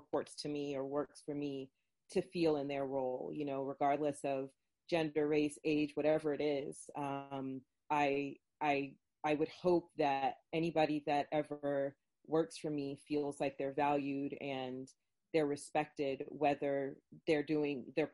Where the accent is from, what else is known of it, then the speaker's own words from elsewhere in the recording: Florida, United States; I grew up in Florida. I'm Jamaican, and I come from tropical places.